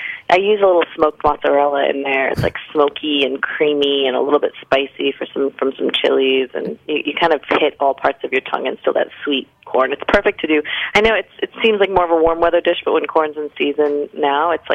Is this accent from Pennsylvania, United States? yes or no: no; Florida, United States; I grew up in Florida. Florida is not necessarily considered the South, but it sort of still is.